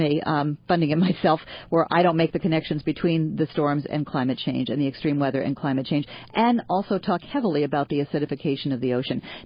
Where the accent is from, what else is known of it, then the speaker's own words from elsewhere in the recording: California, United States; there's Meg Whitman, who is trying to overturn AB 32 in California, my home state.